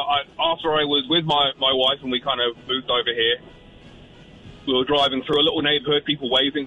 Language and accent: English; East of England, United Kingdom; I am from Bedfordshire, a little county near Cambridge.